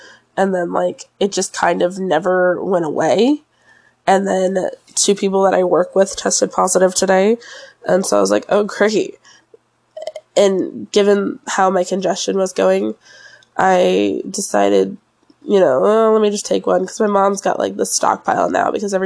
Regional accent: Florida, United States; Where I grew up in Florida, it was like every other business was an acting studio

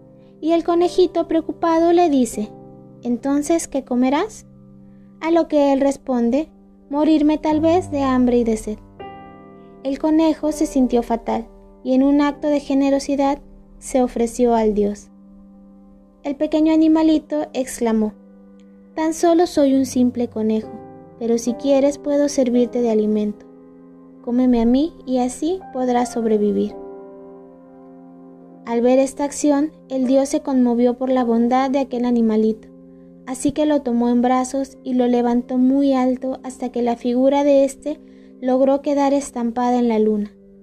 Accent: Mexico; como buen mexicano nos debemos de saber.

